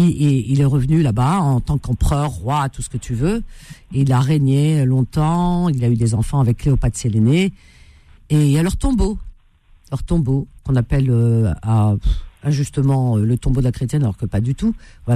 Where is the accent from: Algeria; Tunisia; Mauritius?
Algeria; Cherchell, Tipaza Province; born there; Enfin, moi, je suis né en Algérie aussi, mais pas à Oran.